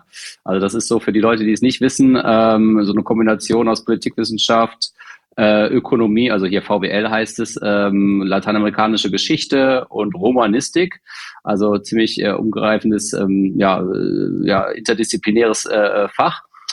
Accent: Haan, North Rhine-Westphalia, Germany; in einem schönen Örtchen namens Hahn, wo ich aufgewachsen bin. Das ist in der Nähe von Düsseldorf, also zwischen Düsseldorf und Wuppertal an der A46.

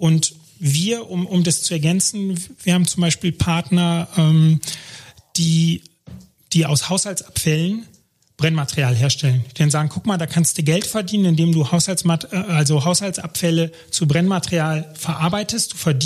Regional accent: Germany; Mensch, ich bin Deutscher in Deutschland.

